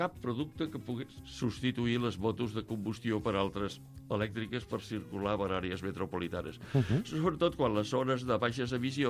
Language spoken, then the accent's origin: Catalan; Vinyols i els Arcs, Catalonia, Spain; born there; moved away as an adult; also born or lived in Reus / Barcelona / Navarre / Madrid; Jo vaig néixer a Vinyols i els Arcs. Però, doncs, vaig estudiar a Reus, el batxillerat i tot això. Després vaig venir a Barcelona i després ja la vida va continuar endavant.